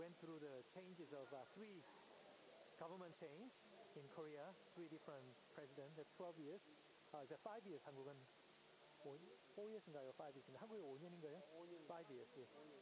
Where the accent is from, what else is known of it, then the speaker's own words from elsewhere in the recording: Malaysia; whereas we are Malaysian